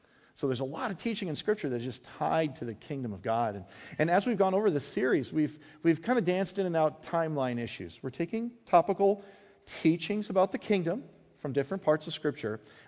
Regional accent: Wisconsin, United States; I was born and raised in Wisconsin.

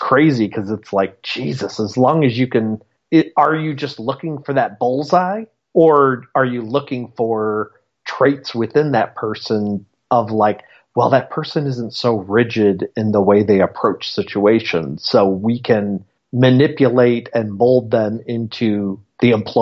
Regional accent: Naperville, Illinois, United States; my school – it was a suburban school. It was in Naperville, and there were definitely classes within Naperville.

